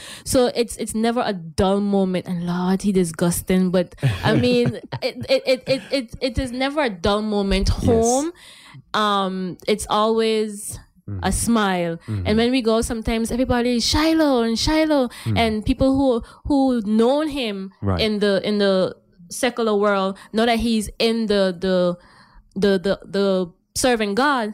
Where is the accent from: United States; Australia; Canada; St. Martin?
St. Martin; French Quarter; I am from Saint Martin and from French Quarter, so I had to give something back to my people.